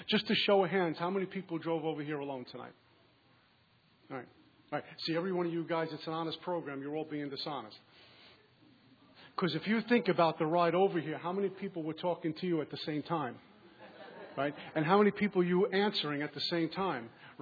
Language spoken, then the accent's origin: English; Brooklyn, New York, United States; My first drink came when I was about 14 years old. I grew up in Brooklyn.